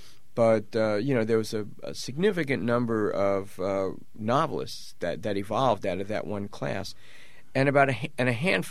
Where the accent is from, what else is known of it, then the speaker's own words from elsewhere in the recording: New York City, New York, United States; I grew up in the Bronx in a working-class housing project, and basically everybody spoke like everybody else. We didn't know we were from the Bronx.